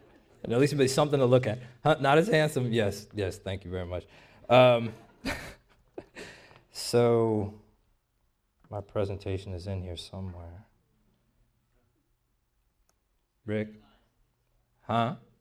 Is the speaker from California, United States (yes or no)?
yes; Los Angeles, California, United States; I'm an artist. I'm from Los Angeles